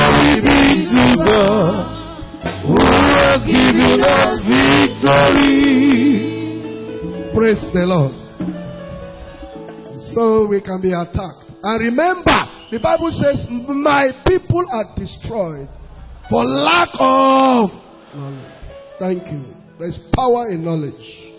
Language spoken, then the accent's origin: English; Nigeria; Because I am a Nigerian.